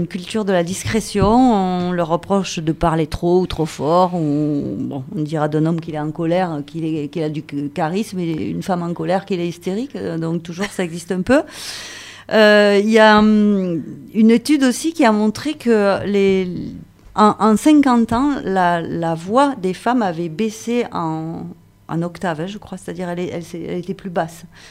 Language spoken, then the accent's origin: French; Southern France, France; Moi, je suis méridionale.